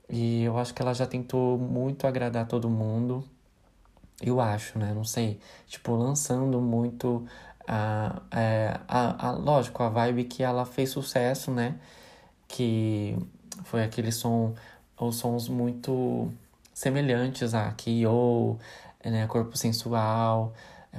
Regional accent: São Paulo, Brazil; Sou de Itaquera, mas a gente é praticamente vizinho.

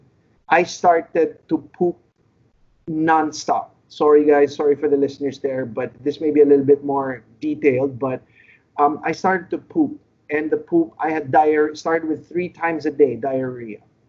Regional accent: New Zealand; moved away as an adult; No, I actually studied my university in New Zealand. I grew up in New Zealand. My parents moved there back in 1983.

